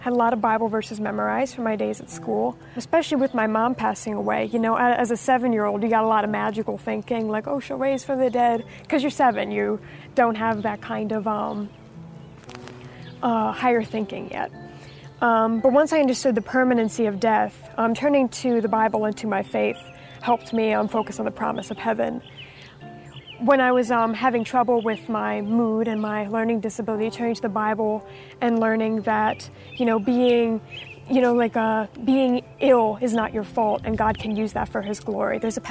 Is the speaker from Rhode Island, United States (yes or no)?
yes; Warwick, Rhode Island, United States; Well, I grew up in Warwick, Rhode Island. Rhode Island has a lot of personality